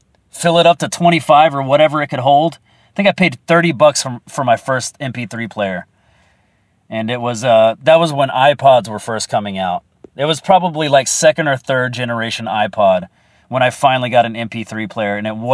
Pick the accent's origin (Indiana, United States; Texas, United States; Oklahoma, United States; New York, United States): Texas, United States; I have no room to talk because I am from Texas.